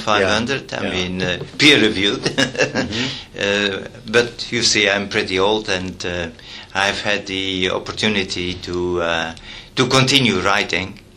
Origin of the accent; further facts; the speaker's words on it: Belgium; Actually from Belgium.